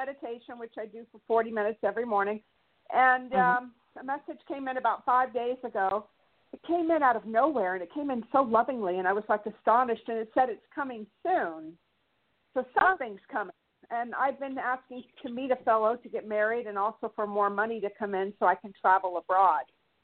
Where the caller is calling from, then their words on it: California, United States; Hi, Docs. … Hi, Mary. … from California.